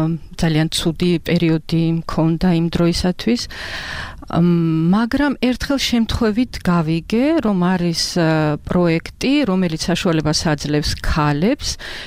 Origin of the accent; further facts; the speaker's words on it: Georgia; დიახ, მე ჩემს კუთხეზე გეტყვით ცხინვალის რეგიონზე.